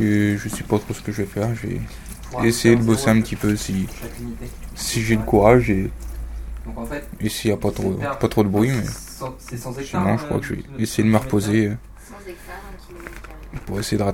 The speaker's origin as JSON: {"language": "French", "town": "Caen", "region": "Normandy", "country": "France", "lives_now": "Strasbourg, France", "said": "Étant donné qu'on est originaire de Caen, on ne pouvait pas louer un appartement avant d'être sur Strasbourg"}